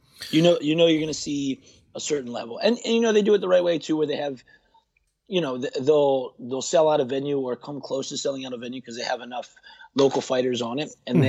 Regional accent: Philadelphia, Pennsylvania, United States; which is like both of our hometown. Mine and Rami, we're both from Philly.

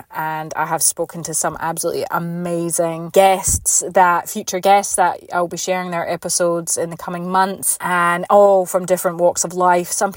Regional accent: Scotland, United Kingdom; I grew up in Scotland and we did sledding in the snow.

